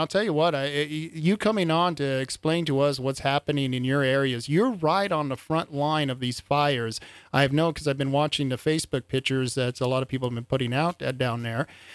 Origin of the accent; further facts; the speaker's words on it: Albuquerque, New Mexico, United States; I'm from the desert, and we have those electrical storms quite often. I'm from Albuquerque